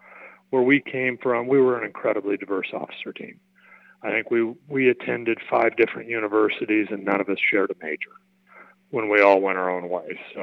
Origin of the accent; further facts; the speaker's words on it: Kuna, Idaho, United States; I grew up in Cuna, Idaho